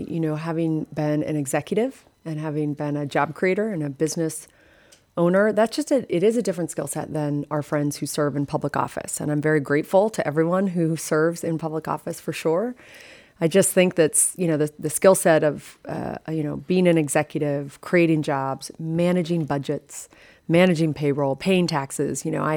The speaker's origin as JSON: {"language": "English", "town": "Helena", "region": "Montana", "country": "United States", "tie": "born or raised there", "also_born_or_lived": "Butte", "said": "I'm from Butte, as I said, my family comes from there. I was raised in Helena."}